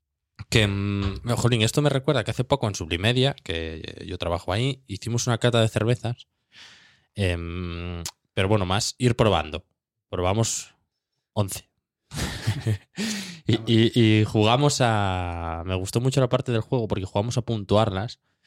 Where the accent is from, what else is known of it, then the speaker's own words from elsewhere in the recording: Asturias, Spain; con el gallego que me encontré, como buen asturiano, no podía ser de otra manera.